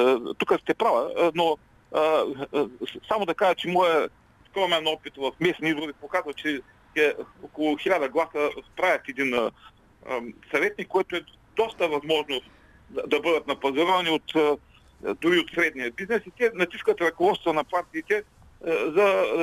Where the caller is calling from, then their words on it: Ruse, Ruse Province, Bulgaria; съм от Русе.